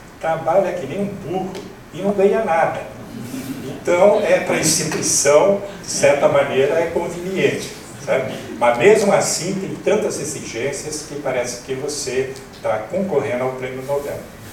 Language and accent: Portuguese; Rio de Janeiro, Brazil; born there; eu tinha uma grande vontade de retornar ao Rio, que é a cidade onde eu nasci.